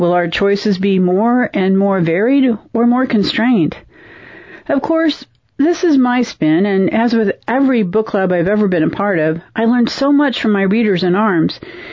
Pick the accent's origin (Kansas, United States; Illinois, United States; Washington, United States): Kansas, United States; Dodge City; from Dodge City, Kansas